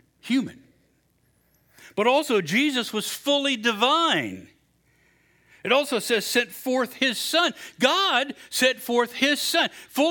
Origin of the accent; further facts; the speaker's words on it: West Virginia, United States; born there; I wasn't born there, but my parents, that's their roots in Kentucky. I was born in West Virginia. I talk about home. I talk about West Virginia